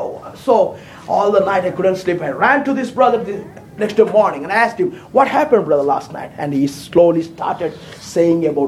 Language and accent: English; India; I'm from India already.